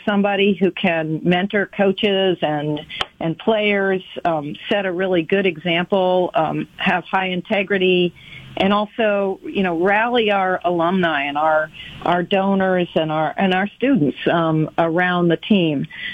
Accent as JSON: {"language": "English", "region": "East", "country": "United States", "said": "I'm from the East, and I've always been a Celtics fan."}